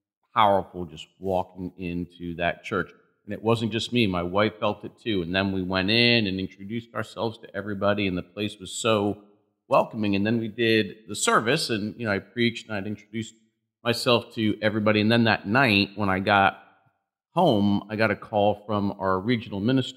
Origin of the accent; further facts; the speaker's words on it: Hartford, Connecticut, United States; also born or lived in Marlborough; growing up in Hartford, having spent a bunch of time in Bloomfield, having a lot of friends in Bloomfield, very familiar with Bloomfield, and then having lived in Marlboro and other places before